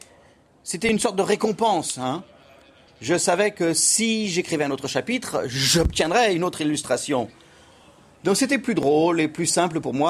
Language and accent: French; United States; Oui, puisque je viens des États-Unis